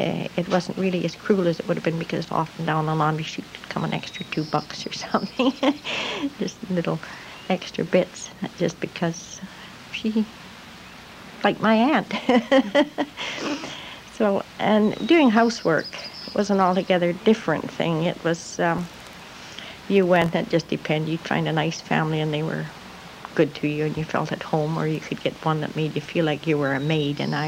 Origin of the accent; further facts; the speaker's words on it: Dunkirk, Saskatchewan, Canada; born there; I was born in the Prairie, Dunkirk, Saskatchewan, just 30 miles south of Moose Jaw.